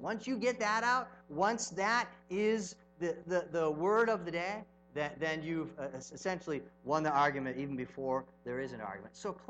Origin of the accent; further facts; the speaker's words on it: California, United States; When I was saying that I am a Christian and I'm from California